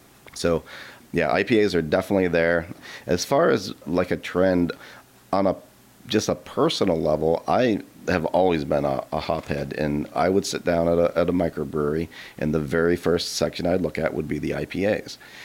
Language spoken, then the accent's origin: English; Pennsylvania, United States; There's a brewery in my hometown in Pennsylvania where I grew up